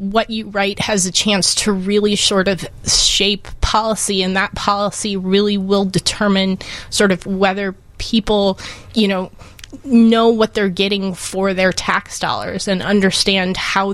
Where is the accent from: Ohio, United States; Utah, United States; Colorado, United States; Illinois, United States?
Illinois, United States; Edgewater; Well, I grew up in Edgewater